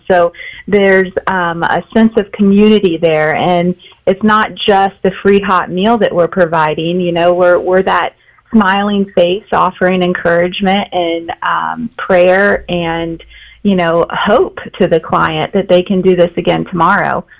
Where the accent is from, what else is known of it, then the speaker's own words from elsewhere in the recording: Fort Pierce, Florida, United States; So I'm born and raised in Fort Pierce, my father and grandfather, and then now I have my children there.